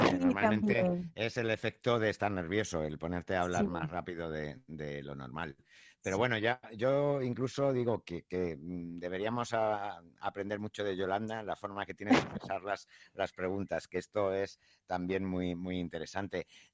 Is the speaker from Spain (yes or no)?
yes; Spain; accent: peninsular Spanish; los que tenemos el acento peninsular español